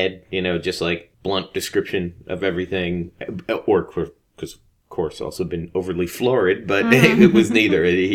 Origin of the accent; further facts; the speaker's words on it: New Jersey, United States; Hey, yeah. I'm from New Jersey.